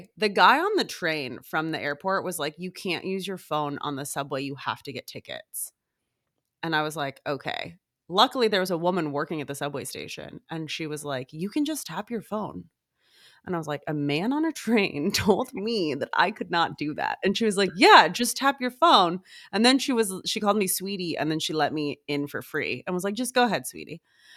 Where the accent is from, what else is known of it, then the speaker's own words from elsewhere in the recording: Seattle, Washington, United States; And I'm from Seattle, and Seattle hasn't had a basketball team.